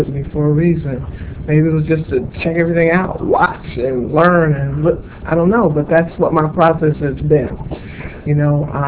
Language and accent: English; Washington, District of Columbia, United States; moved away as an adult; now in Canyon Country, United States; I live in Canyon Country, and I'm from Washington, D.C.